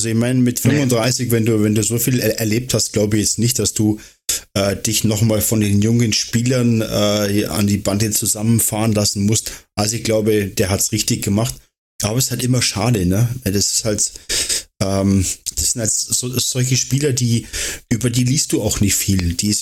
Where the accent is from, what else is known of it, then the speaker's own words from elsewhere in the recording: Bavaria, Germany; ich komme aus Bayern. Da schaut man sowas nicht.